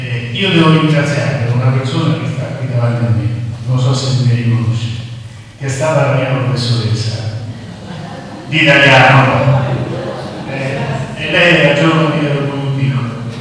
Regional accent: Assisi, Umbria, Italy; io sono da Assisi e per Assisi

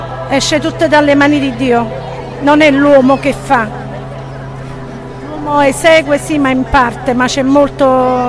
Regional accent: Naples, Campania, Italy

